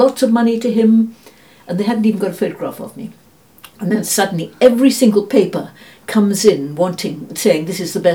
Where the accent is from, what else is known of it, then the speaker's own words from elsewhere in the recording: Pakistan; born there; it was about where I was born in British India and what Pakistan was like now